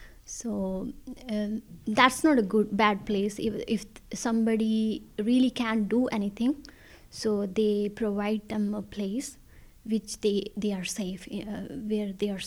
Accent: India; English is a second language; moved away as an adult; now in Ireland; originally I'm from India, so I came here 5 years ago. So I'm living in a direct provision right now.

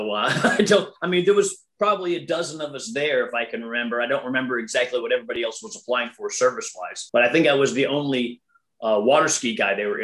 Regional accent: Atlanta, Georgia, United States; So I was in Atlanta. I grew up in Atlanta.

